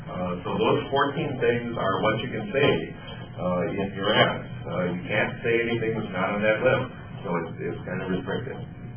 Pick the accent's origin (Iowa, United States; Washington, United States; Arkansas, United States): Iowa, United States; born there; So I was born here in Iowa.